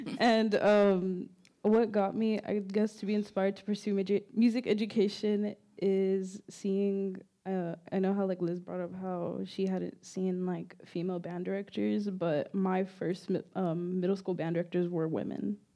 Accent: Harlingen, Texas, United States; I am originally from Harlingen, Texas.

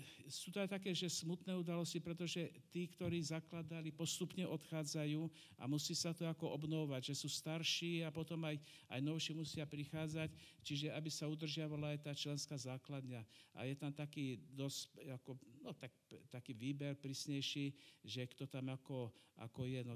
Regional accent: Trenčín Region, Slovakia; now in Žilina, Slovakia; Ja som sa v Žiline nenarodil, ja pochádzam zo stredného Považia. Moja spadová oblasť, my sme chodievali tak do Trenčína, už ako decka sme sa chodievali hrávať na hrad. A osud ma zavial sem, že som sa tu oženil.

